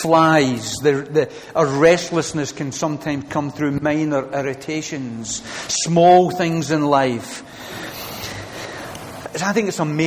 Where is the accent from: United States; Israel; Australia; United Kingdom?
United Kingdom; Glasgow, Scotland; We came from Glasgow.